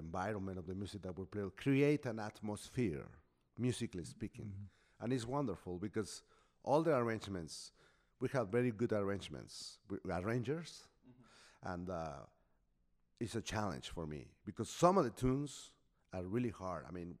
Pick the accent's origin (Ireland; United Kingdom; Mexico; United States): Mexico; Mexico City; I'm from Mexico City.